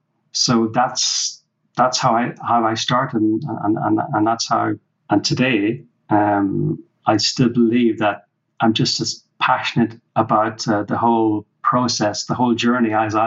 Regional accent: Ireland; I'm Irish. Back in my younger days, I was used to, you know, having basic meals like Irish stew.

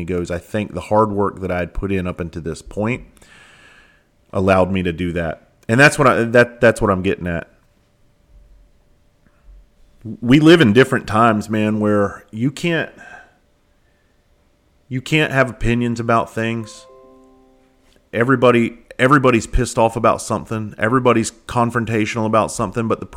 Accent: South Carolina, United States; we have added another date in South Carolina, my home state. And so I'm always grateful to be able to do this back in my home state.

